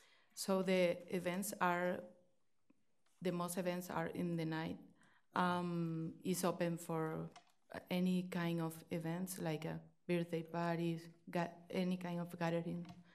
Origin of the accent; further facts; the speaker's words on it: Venezuela; This is my husband, Dennis. We are originally from Venezuela.